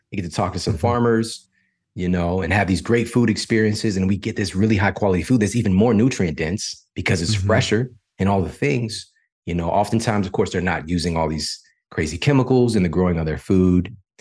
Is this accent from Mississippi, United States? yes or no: no; St. Louis, Missouri, United States; But I'm from St. Louis. Monsanto, that's home base.